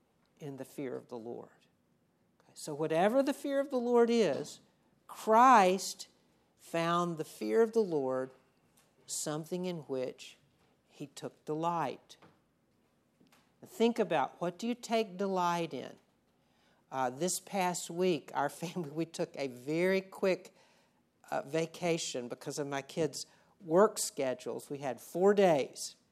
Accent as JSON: {"language": "English", "region": "the South", "country": "United States", "said": "We're from the South. We go to Florida for vacation."}